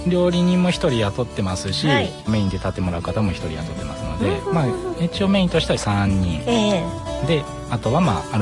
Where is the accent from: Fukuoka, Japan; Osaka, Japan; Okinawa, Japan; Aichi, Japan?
Aichi, Japan; Anjo; 出身は安城ですね。